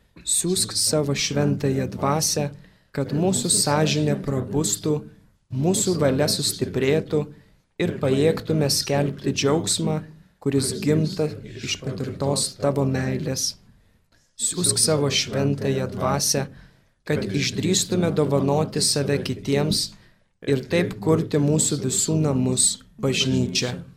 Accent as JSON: {"language": "Lithuanian", "town": "Kaišiadorys", "region": "Kaunas County", "country": "Lithuania", "said": "Esu iš Kaišiadorių krašto, kur palaidotas palaimintasis Teofilius Matulionis"}